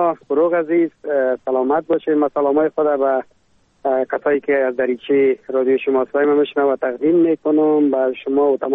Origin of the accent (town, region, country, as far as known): Afghanistan; now in Germany